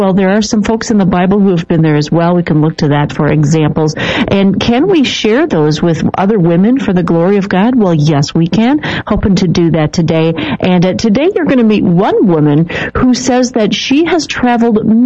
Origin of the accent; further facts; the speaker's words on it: Minnesota, United States; also born or lived in Wisconsin, United States; I grew up in Minnesota, but went to school in Wisconsin in college, and as a young adult, even as a young married, my husband and I lived in the Wisconsin culture to the fullest